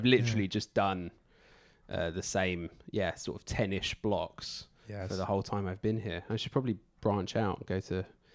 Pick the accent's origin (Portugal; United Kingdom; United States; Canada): Portugal; I grew up in Portugal, actually, because my parents worked in the tourism industry. I went to a school, the International School of the Algarve. It wasn't a big school.